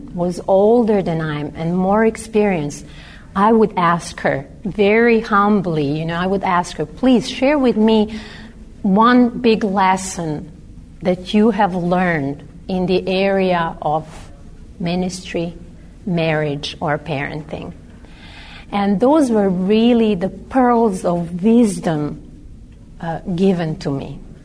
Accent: Serbia; I'm coming from Serbia.

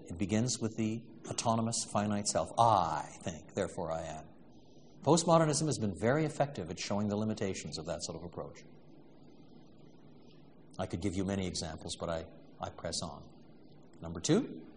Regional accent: Quebec, Canada; I was brought up in French Canada, despite my British roots. Both my parents were born in the UK

